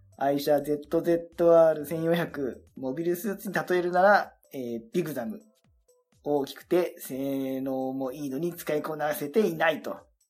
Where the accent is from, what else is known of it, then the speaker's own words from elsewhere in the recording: Shizuoka, Japan; ナンバーが自分の地元の静岡ナンバー。